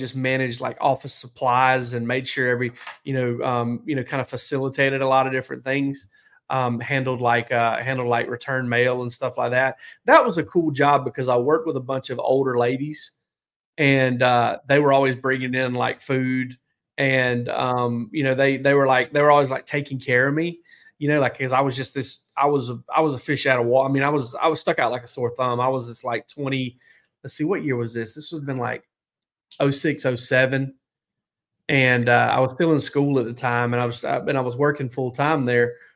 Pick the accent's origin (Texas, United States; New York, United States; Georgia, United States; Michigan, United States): Georgia, United States; growing up in South Georgia, we never had a sports talk radio station